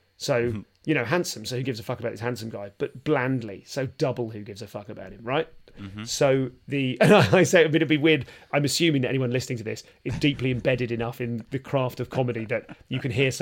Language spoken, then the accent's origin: English; London, United Kingdom; so I'm from London and there'd be a boo or something.